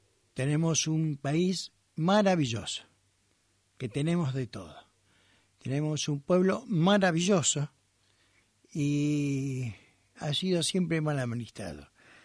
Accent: Buenos Aires, Argentina; Como porteño me sentía avasallado.

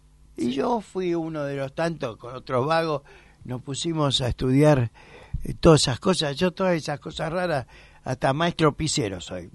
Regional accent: Buenos Aires, Argentina; Yo, como que soy porteño, estoy enamorado siempre de Buenos Aires.

